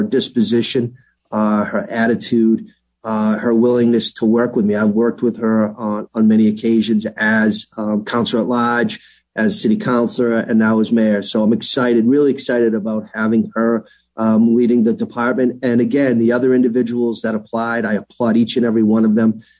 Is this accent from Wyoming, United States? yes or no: no; Brockton, Massachusetts, United States; I know many of them from my years of growing up in Brockton.